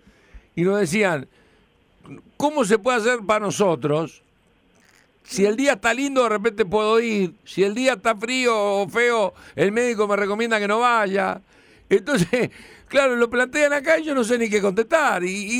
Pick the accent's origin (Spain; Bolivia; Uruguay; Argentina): Uruguay; como somos los uruguayos